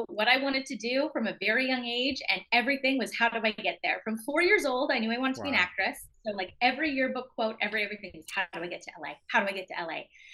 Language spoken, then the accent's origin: English; Winnipeg, Manitoba, Canada; And so I was born and raised in Winnipeg, which now they're filming stuff there, but at the time there was really nothing.